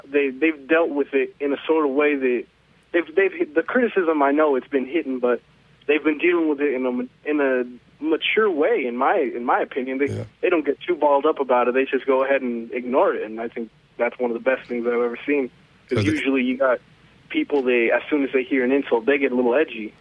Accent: Hesperia, California, United States; I actually come from a rinky-dink little town called Hesperia, right up the pass.

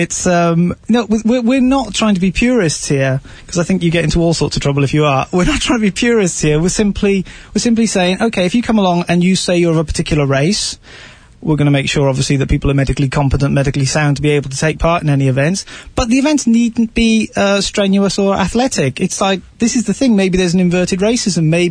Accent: London, United Kingdom; Yeah, I'm from London.

